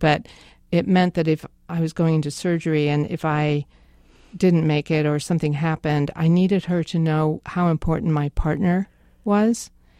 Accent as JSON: {"language": "English", "region": "England", "country": "United Kingdom", "accent": "English", "said": "and my English accent will come out now."}